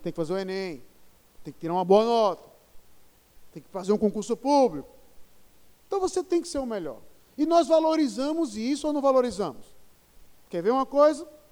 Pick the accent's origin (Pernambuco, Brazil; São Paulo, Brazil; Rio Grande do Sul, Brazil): Pernambuco, Brazil; E aí eu, como pernambucano, sou tão chato nisso que eu digo assim, há do que se gabar nisso, Pernambuco